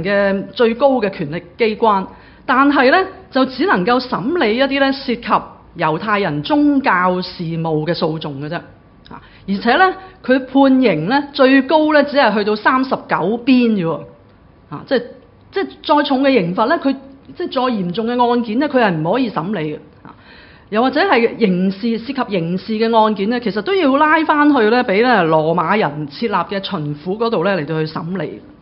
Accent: Guangdong, China; 我们广东人都有句说话的

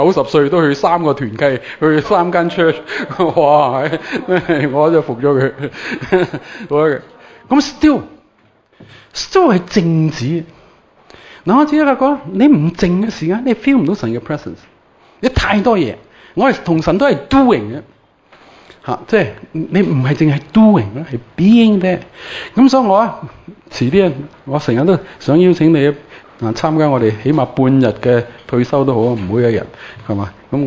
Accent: China; 我哋中国人好嘅，无声胜有声，眉目可以传情嘅，系嘛？

